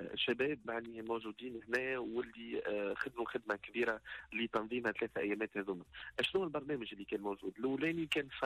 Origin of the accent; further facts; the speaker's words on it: Tunisia; التكنوبول اللي عندنا في تونس